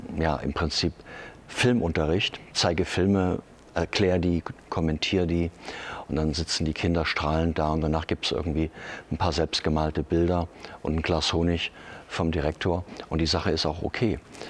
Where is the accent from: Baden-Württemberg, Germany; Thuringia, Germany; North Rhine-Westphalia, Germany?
Thuringia, Germany; Gotha; Gotha ist meine Heimatstadt. Ich fühle mich der Stadt nach wie vor sehr verbunden. Ich mache ja auch einiges für Gotha. Und ich habe die Stadt auch erlebt, eben von Kindheit an im Wandel.